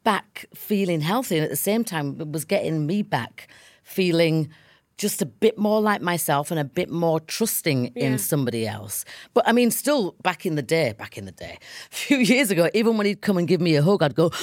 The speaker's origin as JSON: {"language": "English", "town": "Leeds", "region": "Yorkshire and the Humber", "country": "United Kingdom", "said": "And we have the same, like, lingo because we're both from Leeds."}